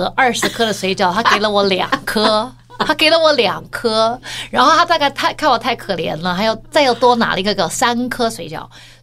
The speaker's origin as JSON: {"language": "Chinese", "country": "United States", "tie": "born or raised there", "said": "我这些话我 even 我是在美国长大的哦"}